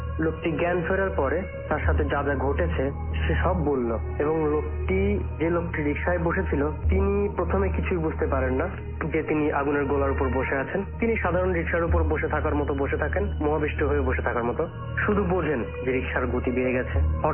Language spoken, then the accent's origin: Bangla; India; now in Bangladesh; আমার শৈশব ও কৈশোর ভারতবর্ষে কেটেছে।